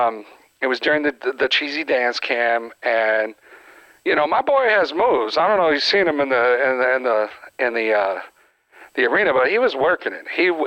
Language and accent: English; Naperville, Illinois, United States; Yo, man, I'm straight out of Naptown.